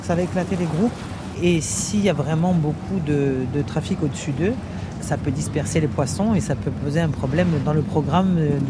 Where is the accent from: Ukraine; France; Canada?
France; Corsica; Je la connais déjà en tant que Corse